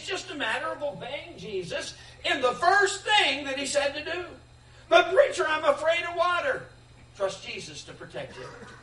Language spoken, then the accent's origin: English; Michigan, United States; I mean, I was born and raised in Michigan. I'm tired of it. I'm glad I'm in the South.